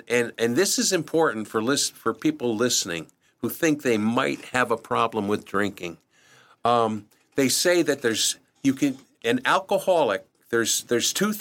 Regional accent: Milford, United States; That's where I grew up, in Milford.

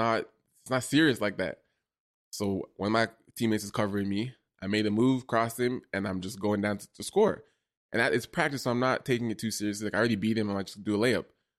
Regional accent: Toronto, Ontario, Canada; I'm from Toronto.

